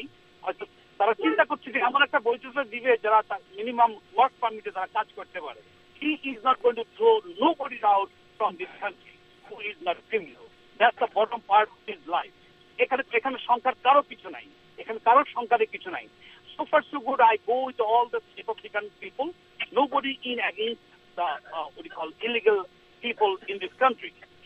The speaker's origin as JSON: {"language": "Bangla", "country": "United States", "said": "আমি একজন আমেরিকান হিসেবে আমি বলতে চাচ্ছি"}